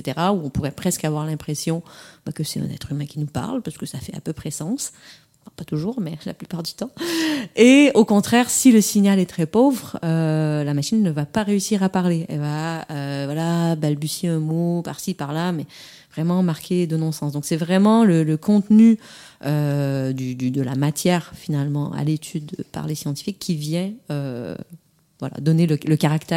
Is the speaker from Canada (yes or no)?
yes; Canada; on l'aura compris, je suis canadienne